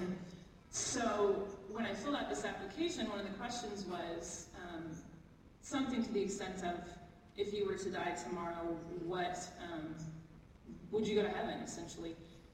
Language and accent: English; Champaign, Illinois, United States; moved away; I was born in Champaign, which many of you might know, and was raised at First Pres.